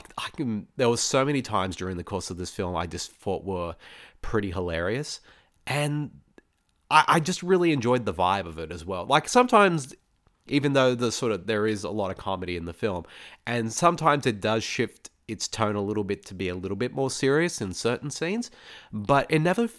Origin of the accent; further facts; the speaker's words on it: Australia; since I'm Australian